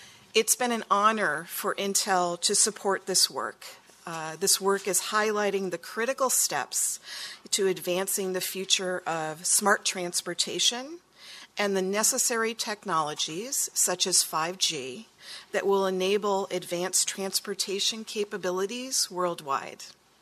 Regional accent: California, United States; I'm from California, so it's very early morning for me.

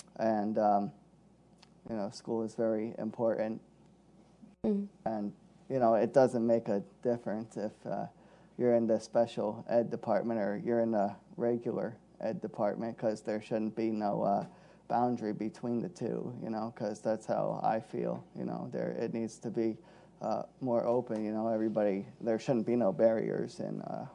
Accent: Mechanicville, New York, United States; So I grew up in Mechanicville, New York, and I went to Mechanicville High School.

